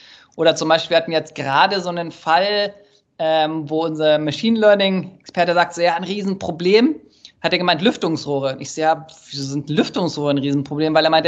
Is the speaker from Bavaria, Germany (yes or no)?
yes; Munich, Bavaria, Germany; Ja, ich komme ursprünglich aus München, man hört es mir irgendwie nicht